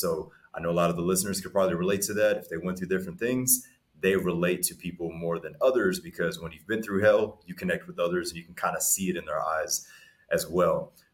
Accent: Germany; moved away; So my mother's German, my father's African-American. So I grew up in Germany as a child.

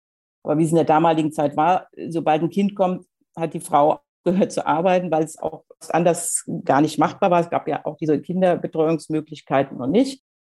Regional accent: Wiesbaden, Hesse, Germany; Ich bin 1961 im Oktober geboren. Die Lebenssituation war so, dass wir damals in einer 2,5-Zimmer-Wohnung in Wiesbaden gewohnt haben.

